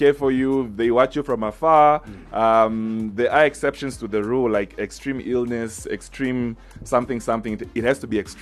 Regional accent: Rundu, Kavango East, Namibia; I would love to go to my childhood home where I grew up in Rundu.

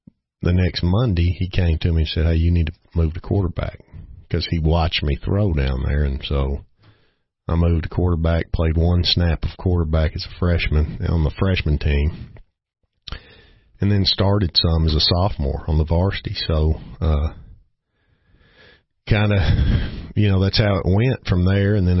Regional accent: Richmond, Kentucky, United States; Well, you know, I grew up in Richmond, Kentucky.

